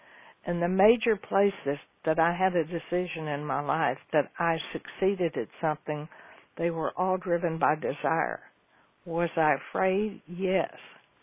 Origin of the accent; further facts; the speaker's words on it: Houston, Texas, United States; I grew up in Houston, Texas, to go to the University of Texas. That's what everybody in Houston wants their children to do.